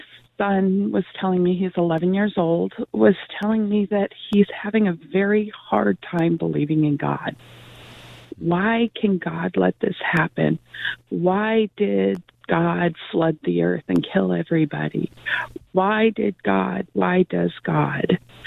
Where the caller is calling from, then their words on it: California, United States; Good morning, Patrick, from Southern California.